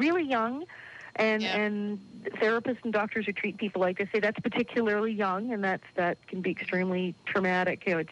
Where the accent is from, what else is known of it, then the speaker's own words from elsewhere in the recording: Hollywood, California, United States; also born or lived in New York; Well, yeah, see, I was born in New York and raised in Hollywood. So my family were all in show business.